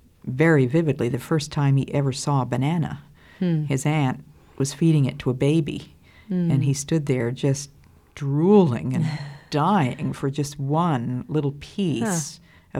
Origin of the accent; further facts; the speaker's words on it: United States; I grew up in the Depression, the Great Depression in the United States